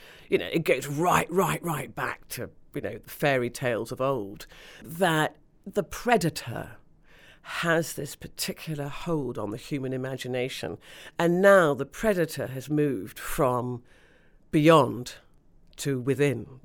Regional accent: London, United Kingdom; I'm a Londoner. I'm also an outsider. I inhabit both places.

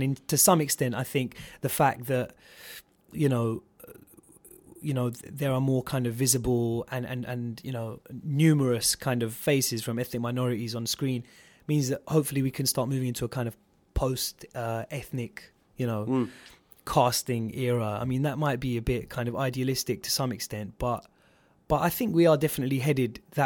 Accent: United Kingdom; I'm British Pakistani, right, in the sense that I'm... my parents are both ethnically Pakistani, but I'm born and raised in Britain.

